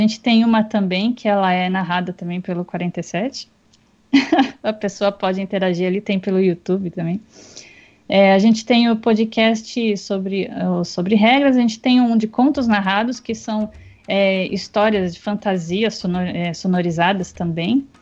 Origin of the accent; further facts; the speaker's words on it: São Paulo, Brazil; mas a gente tem gente de São Paulo, eu sou de São Paulo